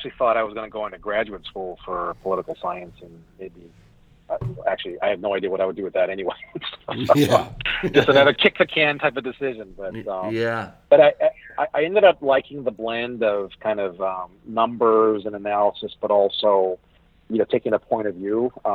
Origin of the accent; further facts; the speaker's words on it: Hawaii, United States; So I was born and raised in Hawaii. Immigrant parents from Korea.